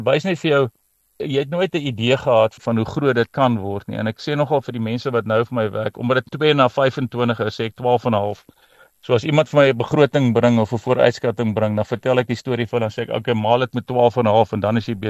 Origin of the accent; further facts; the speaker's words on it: Paarl, Western Cape, South Africa; Ek groot geword in die Parel. Daarna is ek in die weermag toe in die Kaap en toe ek Stellenbosch Universiteit toe